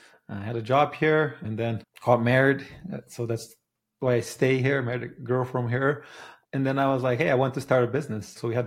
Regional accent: Brazil; now in United States; So I grew up in Brazil. My mother was a teacher. My father worked in construction, so didn't come from money at all. So like a lower middle class family.

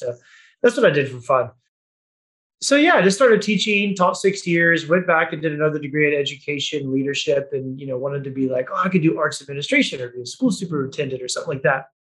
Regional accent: Virginia, United States; I grew up in Virginia.

